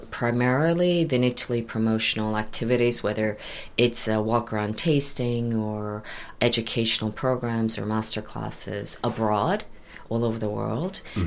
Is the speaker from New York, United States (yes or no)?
yes; New York City, New York, United States; also born or lived in Korea; Yes, I was born in Korea, and I grew up in New York City.